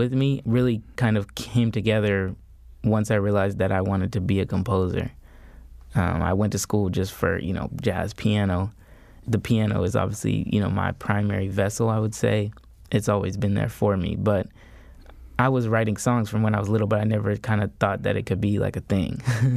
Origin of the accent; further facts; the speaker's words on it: Oakland, California, United States; Bay Area, yeah, Bay Area is the best. I always rep the Bay.